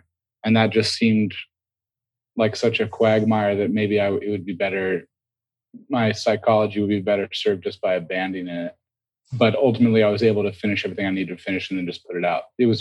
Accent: Seattle, Washington, United States; They're all in LA now, but we're from Seattle.

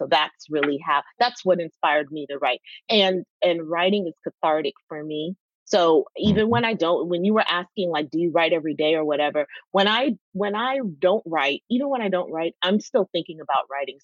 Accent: Virginia, United States; I grew up in Virginia, but Virginia, that whole DC area has a really big immigrant culture.

